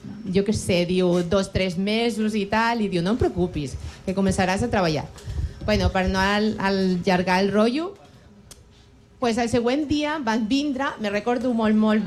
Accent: Ecuador; Catalan is a second language; now in Spain; clar, jo vinc de Latinoamèrica, del país d'Equador

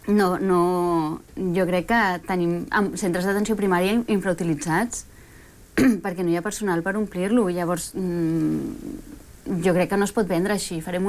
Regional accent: Catalonia, Spain; Catalan is a second language; also born or lived in Argentina; Jo vaig néixer a Argentina i vaig venir aquí de petita i ara utilitzo el català, parlo en català amb la meva família, amb el meu fill

